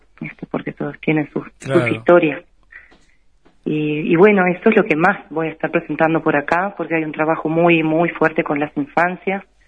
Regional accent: Uruguay; yo soy del interior del Uruguay, soy docente, clase trabajadora

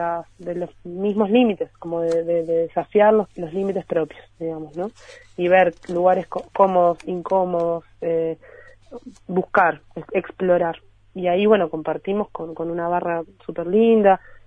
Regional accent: Ciudad de la Costa, Canelones, Uruguay; born there; Yo nací en Ciudad de la Costa, y cuando todavía no se llamaba así

